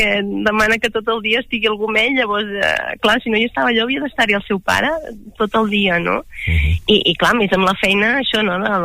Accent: Girona, Catalonia, Spain; also born or lived in Barcelona; soc de Girona, havia viscut molts anys a Barcelona després d'estudiar

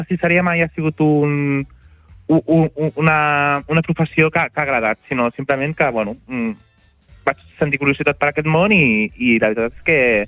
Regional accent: Sant Feliu, Catalonia, Spain; jo he donat a conèixer una mica més Sant Feliu, no? De que la gent quan veu d'on soc, clica a la localització i veu lo maco que tenim a la Baixa Empordà.

